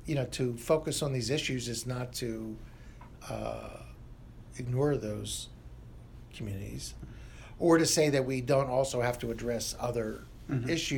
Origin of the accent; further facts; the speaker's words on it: Pennsylvania, United States; Senator Lawrence Michel from Pennsylvania, my home state.